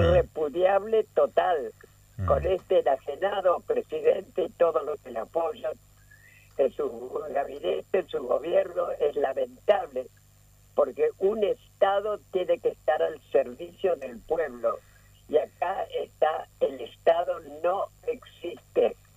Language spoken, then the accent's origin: Spanish; Paraná, Entre Ríos, Argentina; moved away; Paraná, que es mi patria chica, porque